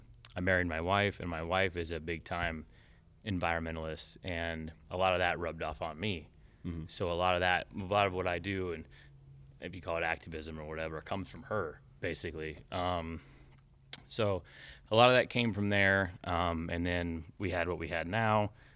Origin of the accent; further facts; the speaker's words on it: Tampa, Florida, United States; also born or lived in Fort Myers; Yeah, so I was born in Fort Myers and then was there till I was about 4 years old and then moved to the Tampa Bay area.